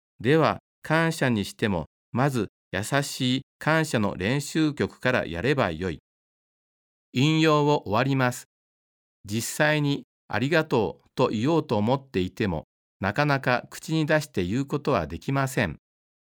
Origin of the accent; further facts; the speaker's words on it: Aichi, Japan; 私は地元の愛知県教科部で働くことになり